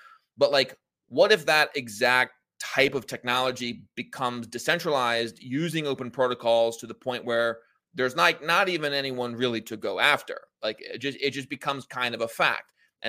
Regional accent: United States; Well, I do think at least in America, where I'm an American, you know, we have freedom of speech.

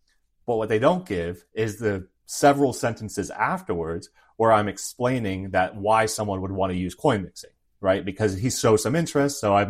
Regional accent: United States; And as an American, I would want my law enforcement, my FBI, to stop those things.

